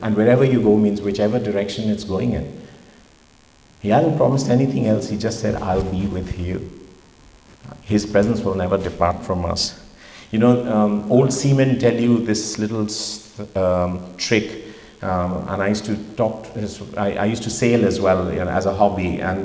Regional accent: Chandigarh, India; Chandigarh, which is a town 250 miles north of Delhi, just on the foothills of the Himalayas. They're my hometown. My parents weren't well off.

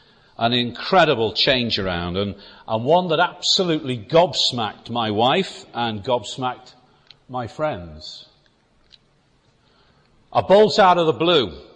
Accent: Wallasey, North West England, United Kingdom; Born and raised in Wallasey, Merseyside.

